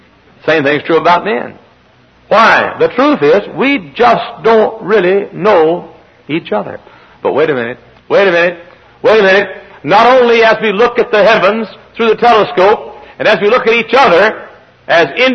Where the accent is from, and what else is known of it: Texas, United States; born or raised there; now in Indiana, United States